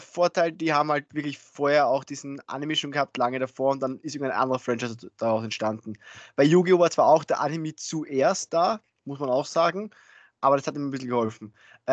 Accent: Austria; also wie gesagt, bei uns in Österreich ist momentan wieder schon alles offen

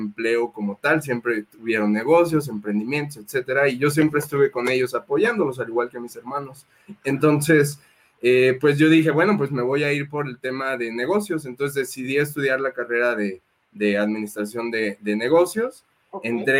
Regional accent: Michoacán, Mexico; moved away as an adult; Yo soy de Michoacán y yo estudié y viví toda mi vida hasta los 18 años en Michoacán.

